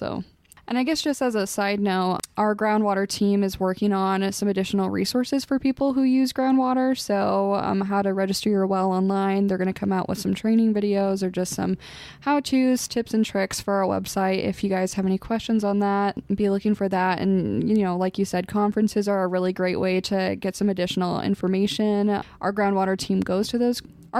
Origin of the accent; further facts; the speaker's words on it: Lincoln, Nebraska, United States; Well, yeah, and you know, I'm from Lincoln